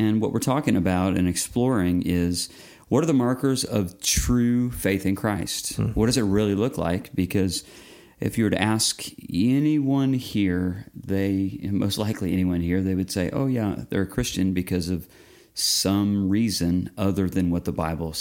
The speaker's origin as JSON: {"language": "English", "region": "Illinois", "country": "United States", "tie": "born or raised there", "also_born_or_lived": "Florida", "said": "I was born and raised in Illinois, transplanted here 8 years ago. And prior to living here, I lived in Florida"}